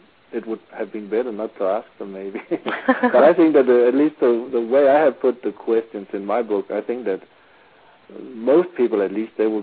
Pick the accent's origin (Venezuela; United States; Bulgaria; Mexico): Mexico; moved away as an adult; The thing is that I came here from Mexico together with my wife and a little daughter, and we really needed a lot of money.